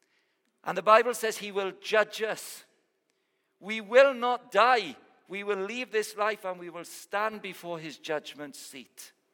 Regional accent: Wales, United Kingdom; I'm a Welsh chap

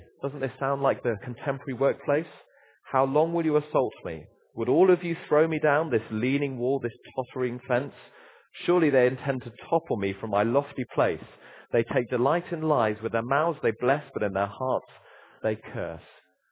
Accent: United Kingdom; I mean, we're British after all, with a smile and a nod.

